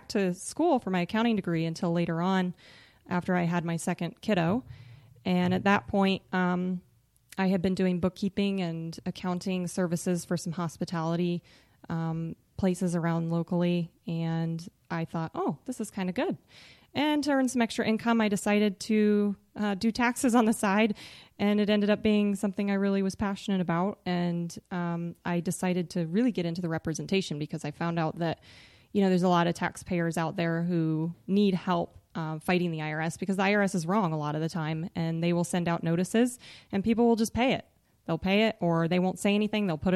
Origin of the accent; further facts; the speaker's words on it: Colorado, United States; I'm from Northern Colorado.